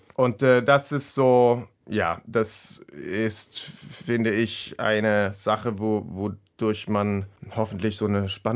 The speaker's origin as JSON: {"language": "German", "country": "Sweden", "said": "das ist länger her in Schweden, ich komme auch aus Schweden, 15 Jahre her"}